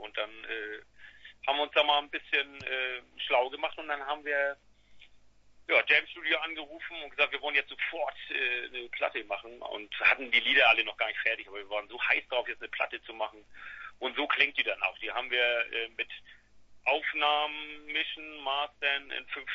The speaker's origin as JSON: {"language": "German", "town": "Flensburg", "region": "Schleswig-Holstein", "country": "Germany", "tie": "born or raised there", "said": "Aber sonst, wir sind gebürtige Flensburger, ne? Sind hier aufgewachsen"}